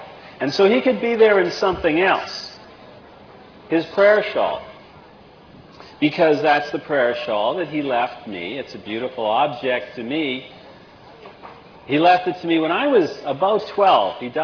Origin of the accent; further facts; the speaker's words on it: Winnipeg, Manitoba, Canada; and I'm from Winnipeg.